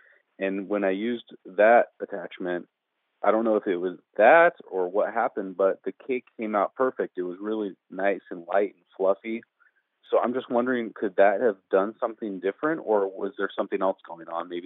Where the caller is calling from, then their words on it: Fresno, California, United States; Fresno, California.